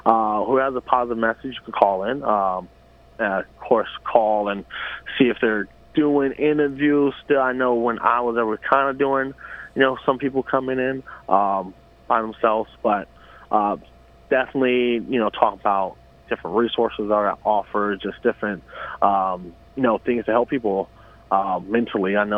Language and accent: English; Chico, California, United States; I grew up here in Chico and I haven't been a lot of places. I haven't traveled too many places.